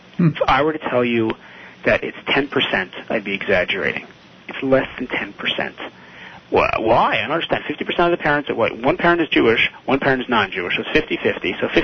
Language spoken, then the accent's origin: English; Montreal, Quebec, Canada; I come from Montreal. It's where I'm born and raised. It's where my parents are actually both born. But my family originally comes from Russia.